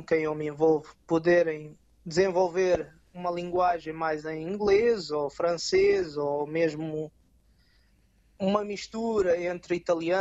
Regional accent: Portugal; tanto a gente, portugueses, como nós portugueses, falamos e às vezes idealizamos as coisas.

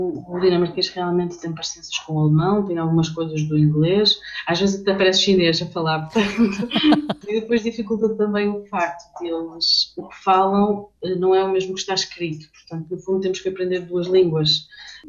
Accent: Portugal; moved away; nós não saímos de Portugal porque quisemos ou porque não estávamos satisfeitos com o nosso país em si. Foi mesmo a situação económica e a procura de um futuro melhor não é que nos levou a sair.

